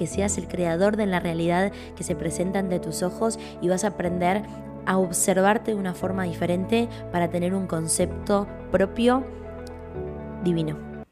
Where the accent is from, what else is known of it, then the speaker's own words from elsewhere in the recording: Uruguay; piensan que soy argentina y no soy argentina, creador, soy uruguaya